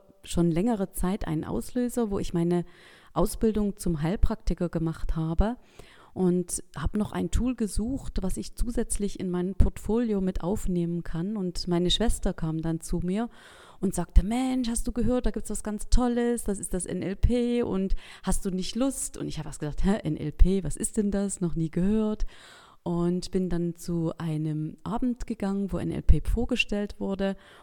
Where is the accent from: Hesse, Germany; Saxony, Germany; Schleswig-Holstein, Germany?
Saxony, Germany; Geringswalde; ich komme aus Geringswalde, das ist in Mittelsachsen